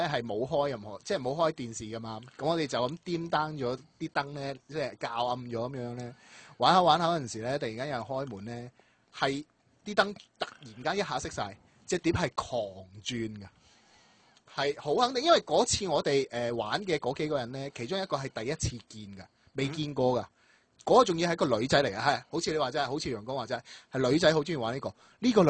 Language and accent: Cantonese; Fujian, China; 咁系因为我福建人